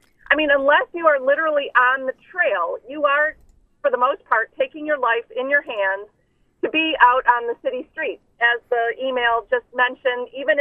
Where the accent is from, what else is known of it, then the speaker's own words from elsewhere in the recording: Michigan, United States; In my hometown in Michigan